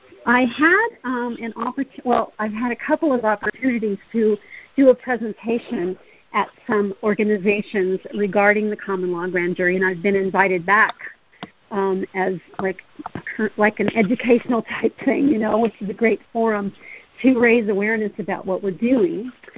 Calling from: Nevada, United States; and I'm from Nevada.

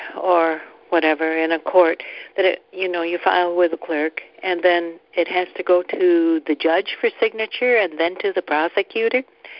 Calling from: Michigan, United States

